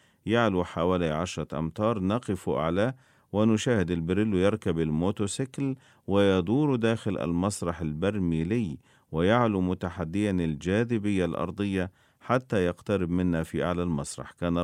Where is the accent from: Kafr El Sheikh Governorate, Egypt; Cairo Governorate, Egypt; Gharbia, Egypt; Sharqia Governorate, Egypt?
Sharqia Governorate, Egypt; عندما كنت صغيرا في ريف قريتنا بمحافظة الشرقية